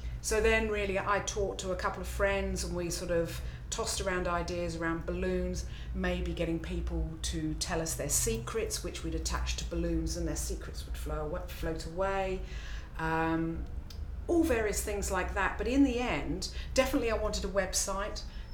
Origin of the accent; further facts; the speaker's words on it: Dublin, Leinster, Ireland; I'm 51 years old, soon to be 52, and I'm from Dublin.